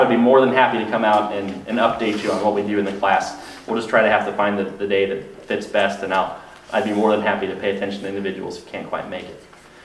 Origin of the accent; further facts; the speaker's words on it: Tampa, Florida, United States; a gentleman in my hometown. It's more like a home city, Tampa.